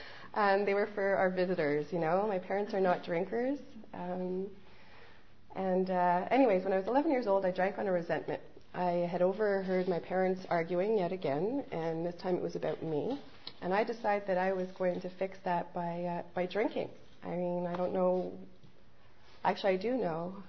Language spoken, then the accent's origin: English; Montreal, Quebec, Canada; I'm one of three. I grew up in Montreal, and my parents split.